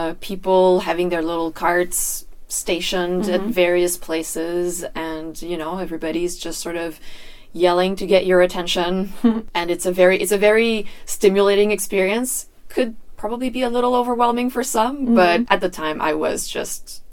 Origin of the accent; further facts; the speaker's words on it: Canada; I'm from Canada.